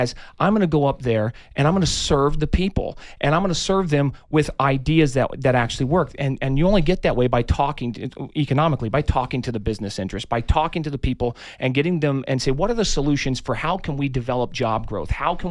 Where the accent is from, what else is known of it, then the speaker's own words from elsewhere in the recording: Tucson, Arizona, United States; But again, I was raised here in the Tucson greater area